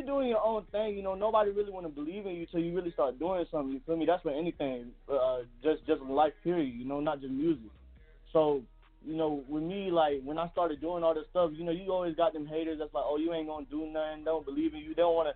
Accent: Riverdale, Georgia, United States; I'm originally from Riverdale, though, but when I was young, you know, I used to move around a whole lot

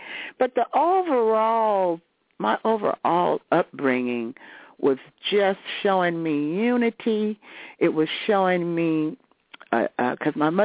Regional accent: Meridian, Mississippi, United States; when I was growing up in Meridian, Mississippi, with my grandmother, who was a very, very active woman in the community and who was a teacher.

